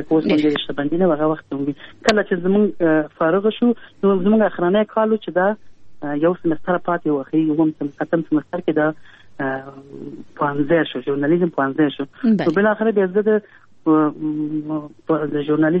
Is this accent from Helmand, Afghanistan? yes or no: no; Kabul, Afghanistan; ما زه په کابل کې پیدا یم.